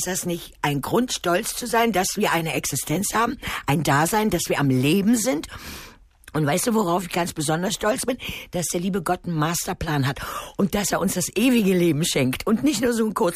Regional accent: Germany; Ich komme aus dem Land, wo die Mauer gefallen ist.

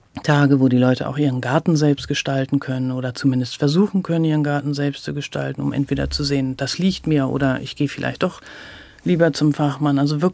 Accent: Hamburg, Germany; born there; Ich bin ja Hamburgerin, gebürtige Hamburgerin.

